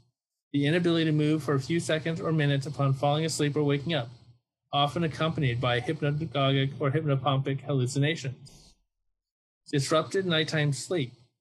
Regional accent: Berkeley, California, United States; Growing up in Berkeley, California, I always wanted to be a cool dad.

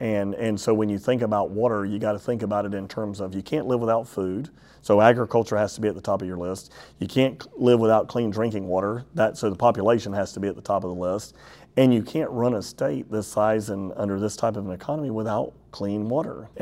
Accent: Florida, United States; Well, I think, you know, growing up in East Pasco County and seeing what our water wars were like in Pasco County

